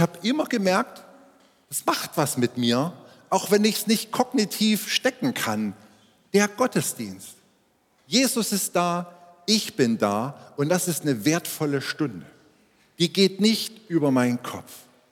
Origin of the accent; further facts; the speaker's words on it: Schneeberg, Saxony, Germany; also born or lived in Zwickau; Ich bin in Zwickau geboren, weiß aber von meinen ersten drei Lebensjahren ganz, ganz wenig. Ich war 3 Jahre alt, dann sind wir nach Schneeberg ins Erzgebirge gezogen. Dort war mein Vater Pfarrer und meine Eltern haben noch 2 Kinder bekommen. Wir sind also 6 Geschwister.